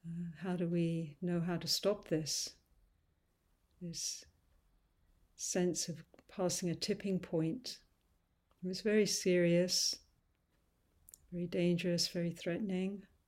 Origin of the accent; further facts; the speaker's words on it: London, United Kingdom; I'm over here in the UK, in London, which is actually my hometown.